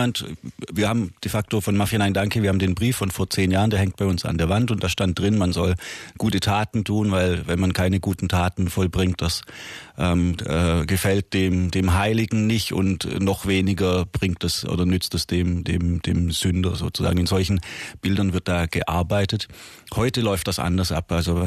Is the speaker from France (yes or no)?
no; Germany; born there; ich bin auch in Deutschland geboren